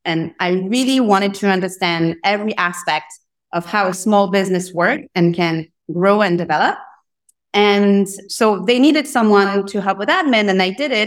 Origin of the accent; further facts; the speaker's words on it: Paris, Île-de-France, France; moved away as an adult; now in New York, United States; I'm originally from Paris. I grew up next to Paris and moved to New York about 9 years ago, originally to do academic research